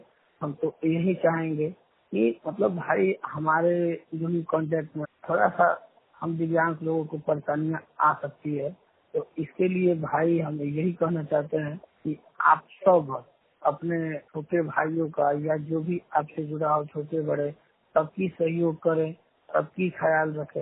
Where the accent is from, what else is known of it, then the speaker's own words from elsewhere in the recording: West Champaran, Bihar, India; मैं पश्चिमी चंपारण बिहार से हूँ।